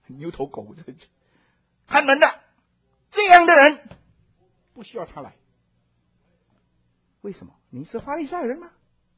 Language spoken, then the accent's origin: Chinese; Fujian, China; 我们过去福建很多老虎，山啊丘陵地带很多老虎